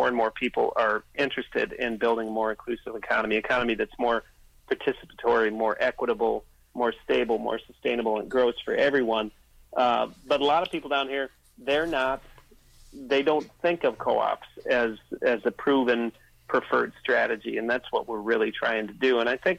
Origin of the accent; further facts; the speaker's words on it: United States; It might not sound like I'm from the United States, but I don't think we're particularly ahead of where Canada is.